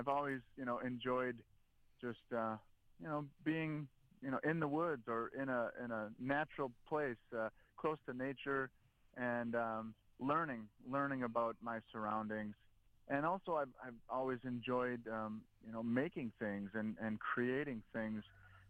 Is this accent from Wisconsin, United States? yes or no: yes; Sheboygan, Wisconsin, United States; Well, so, you know, being born and raised in Sheboygan, I, you know, living close to Lake Michigan, I'm an only child, and I was lucky enough that my grandfather built a, like we called it, my clubhouse in the back.